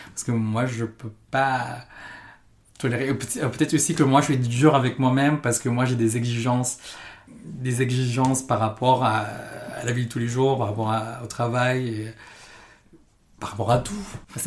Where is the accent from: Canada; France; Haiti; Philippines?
Philippines; San Juan; je suis né à San Juan, c'est à côté de Manny, c'est aux Philippines.